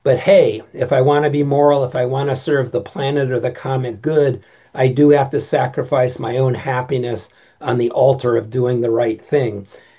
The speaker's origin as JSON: {"language": "English", "region": "New England", "country": "United States", "tie": "born or raised there", "said": "the growing up in New England predisposing me to resonate with Zen"}